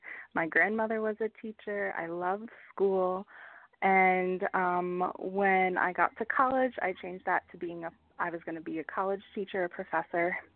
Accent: Pennsylvania, United States; I am from central Pennsylvania, near Lancaster.

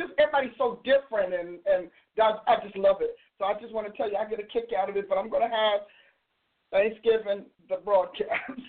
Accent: New Jersey, United States; I like New Jersey. That's my home state. Born and raised in the state of New Jersey, where wonderful things happen.

